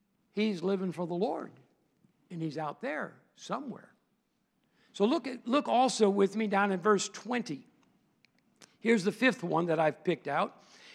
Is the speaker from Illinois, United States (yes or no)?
yes; Illinois, United States; We lived, you know, we grew up outside of Chicago, and so we had a phone book